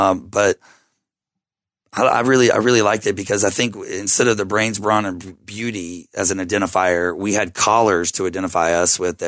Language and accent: English; Texas, United States; You know, I'm from Texas. I will literally eat anything.